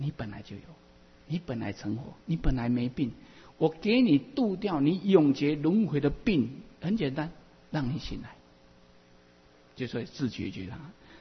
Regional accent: Taiwan; accent: Taiwanese Mandarin; 对不起，我这个台湾国语啊

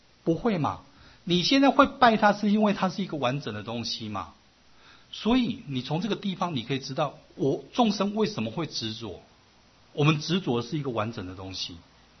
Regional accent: China; 有时候比我们中国人然后真的是还容易啊

